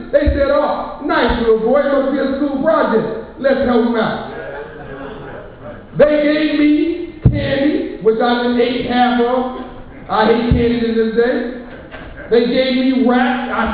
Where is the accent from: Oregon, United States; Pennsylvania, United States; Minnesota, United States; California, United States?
California, United States; Compton; I grew up in Compton, California, and kids would ditch you or pass my house and go up the street to the liquor store to buy candy and be late for school.